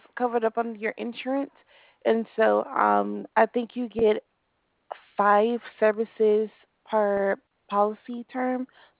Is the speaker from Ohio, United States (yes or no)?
no; Alabama, United States; I'm from Alabama.